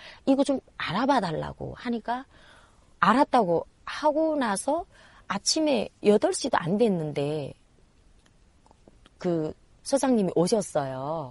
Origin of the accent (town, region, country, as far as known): North Korea; also born or lived in Shanghai, China